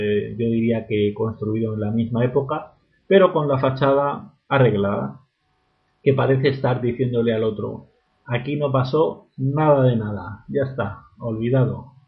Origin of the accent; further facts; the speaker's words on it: Murcia, Region of Murcia, Spain; Yo siendo de Murcia, la verdad que todo lo que sea salir de mi tierra, pues evidentemente es verde.